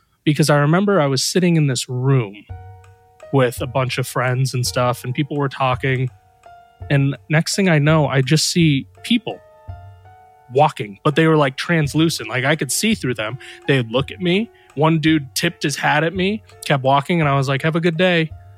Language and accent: English; India; And I'm Indian, so I'm like actually super like knowledgeable, and apparently we're like super wise.